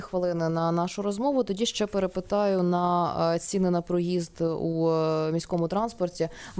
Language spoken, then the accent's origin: Ukrainian; Kyiv, Ukraine; І я, наприклад, як киянка